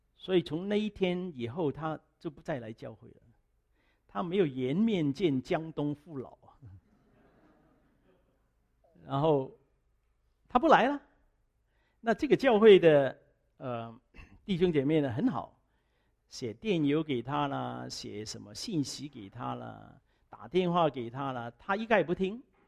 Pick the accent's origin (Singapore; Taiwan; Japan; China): China; 我们中国人呢比较看面子